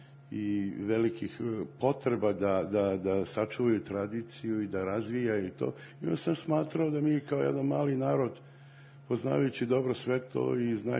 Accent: Kruševac, Rasina District, Serbia; born there; Rođen sam u Kruševcu, u gradu, jel, u jednoj prestonici od oca, a to je blagoslov, zaista smatram, a već 40 godina živim u drugoj prestonici od sina, odnosno despota Stefana.

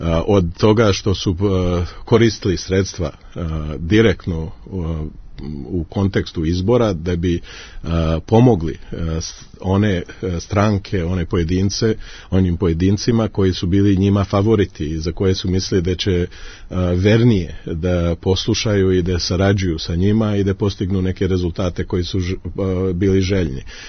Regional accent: Republika Srpska, Bosnia & Herzegovina; mi smo iz Republike Srpske pobrkali im lončiće

